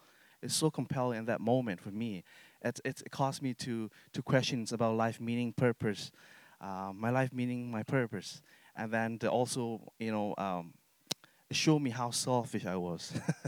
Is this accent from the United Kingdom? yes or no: no; Thailand; English is a second language; And then I was born in Thai side of border. And then, I grew up as a refugee, grew up in refugee camps, and I lived there for 19 years. I grew up in a refugee camp for 19 years.